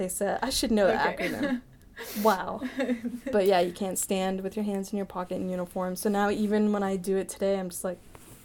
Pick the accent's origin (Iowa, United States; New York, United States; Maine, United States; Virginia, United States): Maine, United States; They fell in love, and then they moved back to Maine because that's where he's from. So I grew up in Maine.